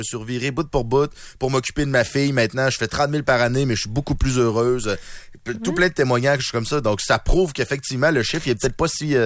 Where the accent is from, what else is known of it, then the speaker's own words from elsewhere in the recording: Lévis, Quebec, Canada; born there; Ma terre natale, Lévis.